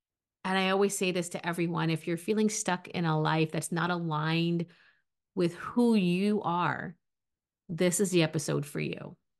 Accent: Brooklyn, New York, United States; And I grew up in Brooklyn, and a lot of people around me, they were either American or not, and they were also immigrants.

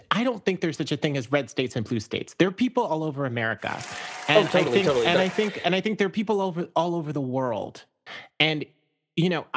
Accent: Zimbabwe; When I was a little kid growing up in Zimbabwe in a, you know, really cute kind of like townhouse suburban neighborhood or whatever.

